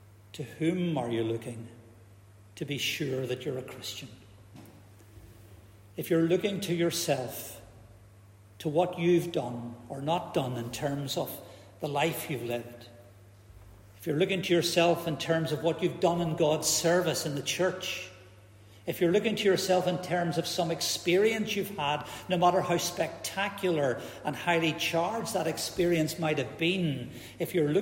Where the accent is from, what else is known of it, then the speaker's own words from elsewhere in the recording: Belfast, Northern Ireland, United Kingdom; I spent some of my teenage years growing up in East Belfast